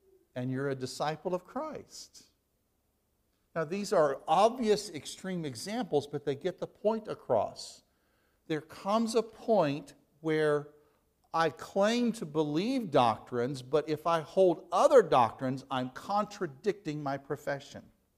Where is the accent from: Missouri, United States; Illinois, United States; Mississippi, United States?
Missouri, United States; He's from Missouri, and I'm from Missouri.